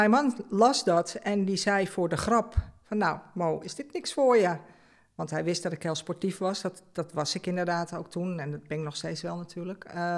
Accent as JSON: {"language": "Dutch", "town": "Amsterdam", "region": "North Holland", "country": "Netherlands", "tie": "born or raised there", "lives_now": "Hoofddorp, Netherlands", "said": "Ik ben inmiddels 59 jaar. Ik ben geboren in Amsterdam, waar ik 40 jaar heb gewoond. Ik woon inmiddels alweer 19 jaar in Hoofddorp."}